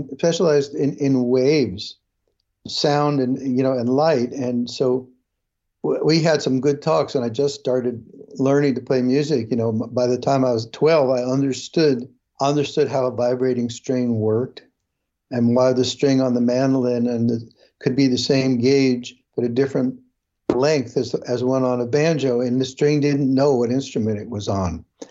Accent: Brooklyn, New York, United States; I was born in Brooklyn, yeah. Grew up there.

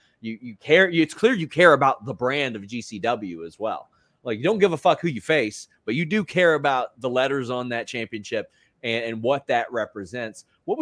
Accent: Kentucky, United States; They're coming to my home state of Kentucky, which should be a lot of fun next month.

